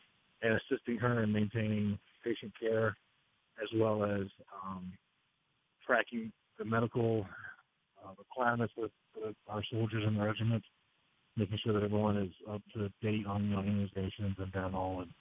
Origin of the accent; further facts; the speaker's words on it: San Diego, California, United States; My father was in the Navy for about 4 years, and he got out in San Diego, so I ended up growing up in San Diego.